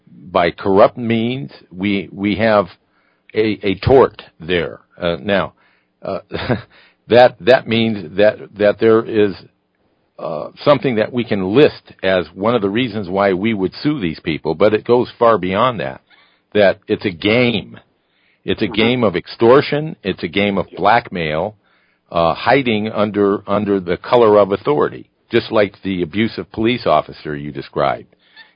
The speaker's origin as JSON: {"language": "English", "country": "United States", "said": "I was asked a question about my feelings as an American and as a person living on this planet"}